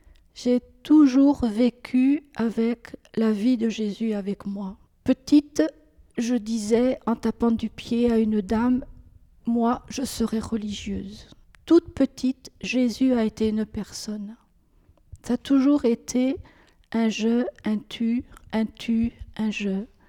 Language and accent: French; Nantes, Pays de la Loire, France; je suis nantaise. Je suis née dans une famille non seulement chrétienne mais pratiquante.